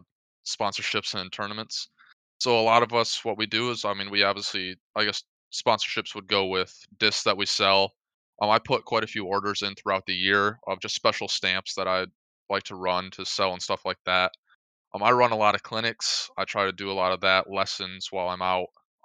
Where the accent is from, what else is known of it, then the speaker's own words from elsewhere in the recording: Michigan, United States; because we're from Michigan, so we saw snow all the time.